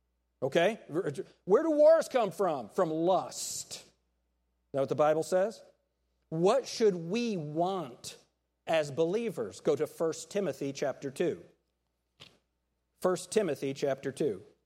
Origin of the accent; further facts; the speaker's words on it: United States; And I'm thankful that I'm an American, and I would fight for my country right now.